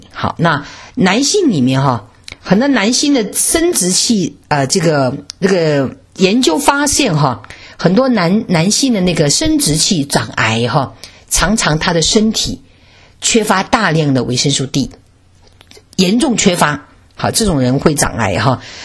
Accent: China; 为什么我们中国人特别喜欢用防晒油？

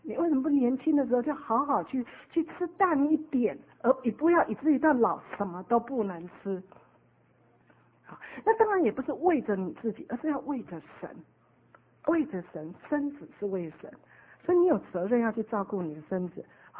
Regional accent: Taiwan; 哦红萝卜我们台湾人都是白萝卜

